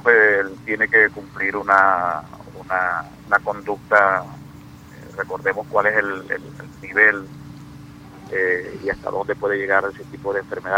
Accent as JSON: {"language": "Spanish", "country": "Venezuela", "said": "porque al final somos venezolanos."}